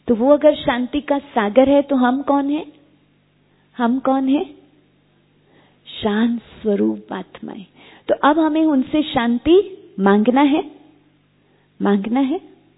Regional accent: Mumbai, Maharashtra, India; बम्बई में, मैं बम्बई से हूँ

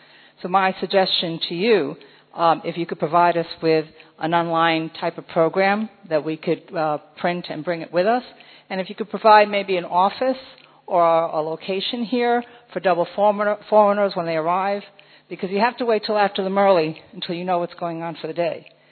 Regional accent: New York, United States; I'm from the United States, New York, the Manhattan Center.

